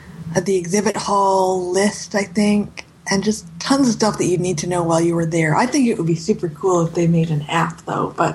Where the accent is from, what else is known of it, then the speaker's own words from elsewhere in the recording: Canada; And I'm from Canada, so I was trying not to use my data connection because of roaming charges.